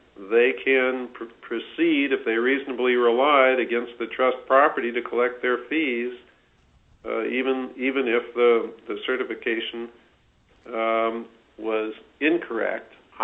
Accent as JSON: {"language": "English", "region": "California", "country": "United States", "lives_now": "Alaska, United States", "said": "I came originally from California"}